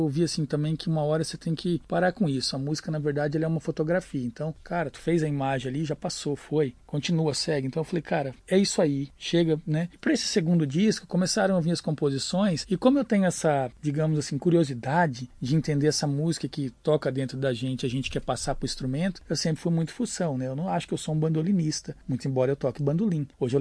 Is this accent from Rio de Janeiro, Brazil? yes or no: no; Campo Grande, Mato Grosso do Sul, Brazil; Falei, vim de Campo Grande.